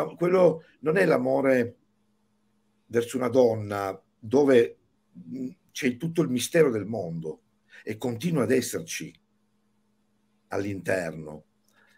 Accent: Sicily, Italy; perché noi siamo siciliani, noi siamo un'isola, noi accogliamo

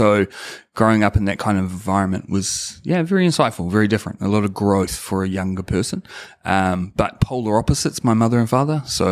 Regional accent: Christchurch, Canterbury, New Zealand; also born or lived in Whanganui / Auckland / Hokitika; So I grew up a mixed bag between Christchurch, Whanganui, and Auckland. I was actually born in Hokitika.

